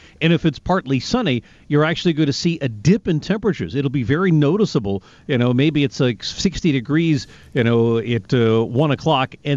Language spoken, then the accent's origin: English; Connecticut, United States; back when I was growing up in Connecticut.